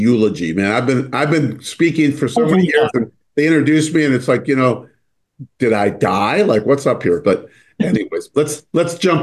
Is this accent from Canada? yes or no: yes; Canada; it's Ukrainian. I'm Ukrainian Canadian who, oh my gosh.